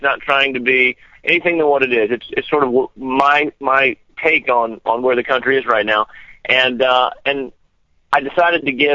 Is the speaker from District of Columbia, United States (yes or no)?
no; Florida, United States; moved away; My mom and her side of her family is from Tennessee, and I grew up in Florida. And I moved to Nashville, wanted to be a country singer